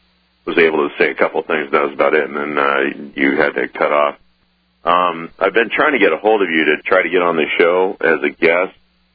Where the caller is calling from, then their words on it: Huntington Beach, California, United States; Huntington Beach, California.